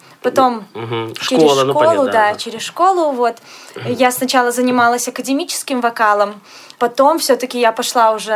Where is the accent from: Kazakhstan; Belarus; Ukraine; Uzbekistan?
Belarus; Grodno, Grodno Region; Также удалось пройти конкурс в моем родном городе, Гродно.